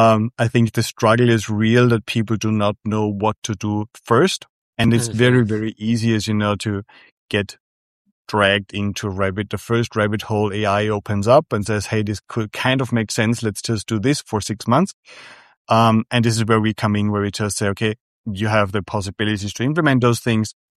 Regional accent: Austria; now in Madrid, Spain; So I'm originally from Austria, based in Spain, in Madrid.

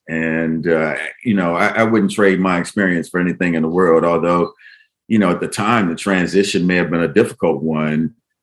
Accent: Flint, Michigan, United States; And, believe me, growing up in Flint, there's a lot of hurdles and challenges.

